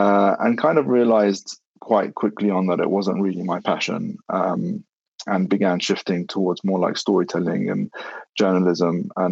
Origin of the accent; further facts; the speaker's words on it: United Kingdom; And then at the same time, being British in the UK, you're kind of like mixed, caught between the two cultures.